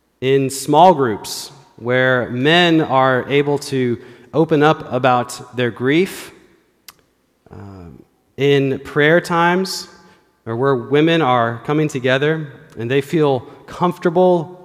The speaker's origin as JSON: {"language": "English", "town": "Seattle", "region": "Washington", "country": "United States", "tie": "born or raised there", "also_born_or_lived": "Canada / Southern California", "said": "I was born in Canada, and then I moved to Seattle, Washington. And then in ninth grade, I moved to Southern California, where I fell in love with In-N-Out Burger, the best burger in the world."}